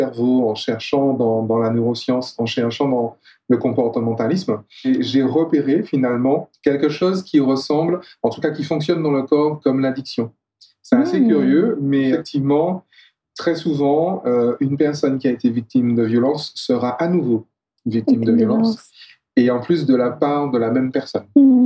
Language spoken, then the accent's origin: French; Martinique; Je suis martiniquais et en Martinique, il y a beaucoup de serpents.